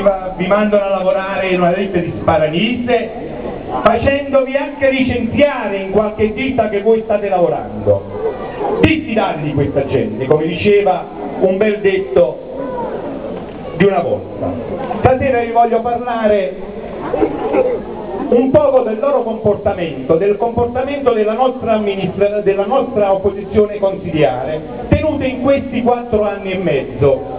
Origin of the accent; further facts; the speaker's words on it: Calvi Risorta, Campania, Italy; io sono di Petrulo ma sono un caleno e quindi ringrazio tutta Calvi di Sorda.